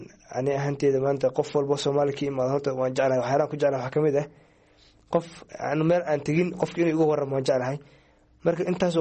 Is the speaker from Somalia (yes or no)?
no; Kenya; waxaan ku dhashay wadanka Kenya mid 2006 iska dhe ayaan joogaa wadanka Kenya oo aan ku soo barbaray